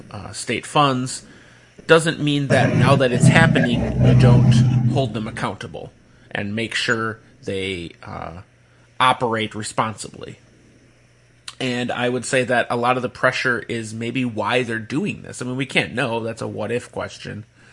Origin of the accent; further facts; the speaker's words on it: Mount Pleasant, Wisconsin, United States; he's in Mount Pleasant. My hometown.